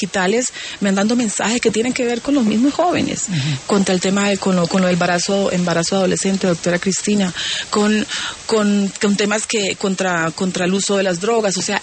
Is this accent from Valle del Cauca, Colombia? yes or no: yes; Buenaventura, Valle del Cauca, Colombia; el viernes estuve en mi tierra, en Buenaventura